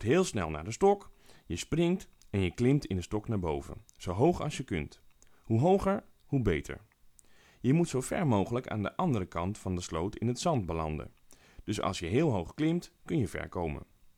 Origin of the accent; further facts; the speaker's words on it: Zeeland, Netherlands; Ik kom uit Zeeland, maar mijn ouders zijn Friezen